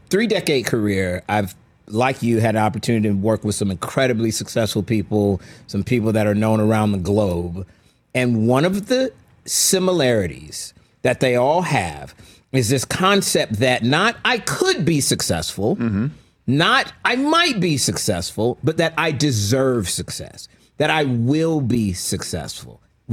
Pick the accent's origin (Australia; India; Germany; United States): United States; St. Petersburg, Florida; I grew up in St. Petersburg, Florida